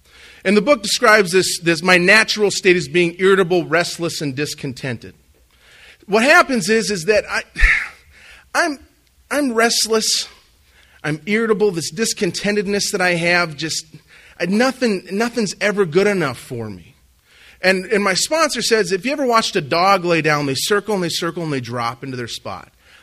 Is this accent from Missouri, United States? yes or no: no; Minot, North Dakota, United States; But I grew up in Minot on the Air Force Base.